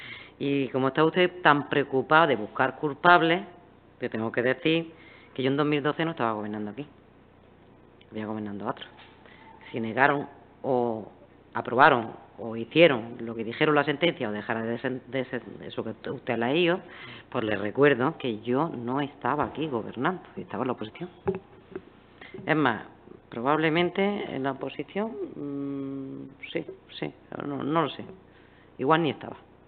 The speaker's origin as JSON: {"language": "Spanish", "town": "Níjar", "region": "Andalusia", "country": "Spain", "said": "porque soy de Níjar, no como algunos que vienen de Barcelona"}